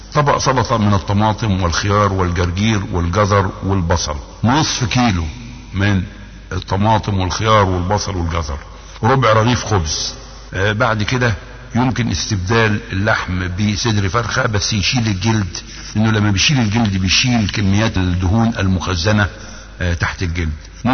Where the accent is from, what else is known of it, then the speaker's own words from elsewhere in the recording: Egypt; من بعض الاشجار اللي كانت موجودة عندنا في سيناء، في شبه جزيرة سيناء